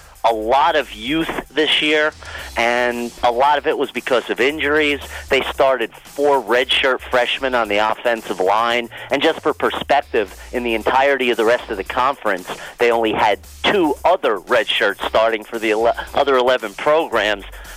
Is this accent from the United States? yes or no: yes; Northeast, United States; You know, Chip kind of, I'm from Northeast.